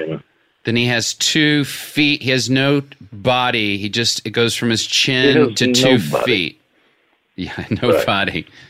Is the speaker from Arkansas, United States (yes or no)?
yes; Little Rock, Arkansas, United States; I grew up in Little Rock, and I remember your graffiti well.